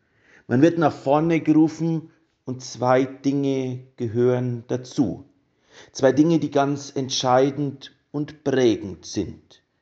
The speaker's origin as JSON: {"language": "German", "town": "Traunstein", "region": "Bavaria", "country": "Germany", "tie": "born or raised there", "said": "ich komme aus Traunstein, einem Ort, der für mich immer zu Hause sein wird und zu Hause bleiben wird. Die ersten Schritte habe ich dort gelernt, das Ministrieren, die schulische Laufbahn bin ich dort durchlaufen."}